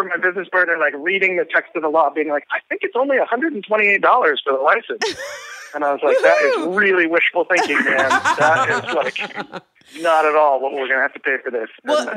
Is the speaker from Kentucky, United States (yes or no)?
yes; Kentucky, United States; I grew up in Kentucky and was sort of from the coal mining Appalachian moonshine part of Kentucky, as opposed to the, say, bourbon, horse racing, bluegrass part of Kentucky.